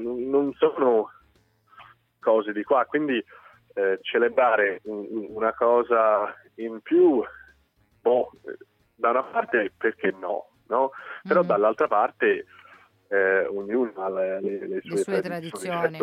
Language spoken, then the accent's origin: Italian; Denver, Colorado, United States; Italian is a second language; Oggi attualmente sta nevicando a casa mia. Io provengo da Denver